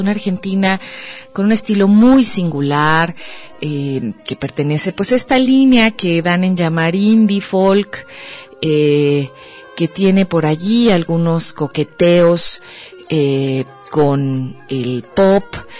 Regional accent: Mexico; me pregunto, como muchos mexicanos, ¿por qué no se termina de caer este país? Desde Guadalajara

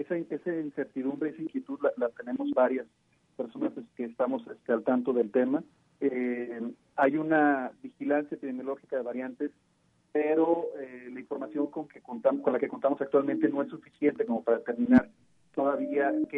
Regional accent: Mexico; Realmente creo que tenemos que hacer conciencia nosotros como mexicanos

